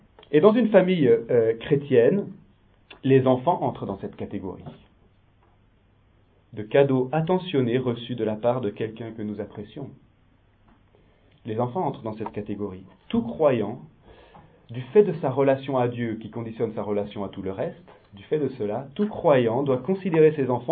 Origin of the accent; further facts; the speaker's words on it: Lyon, Auvergne-Rhône-Alpes, France; born there; parce que je suis lyonnais de naissance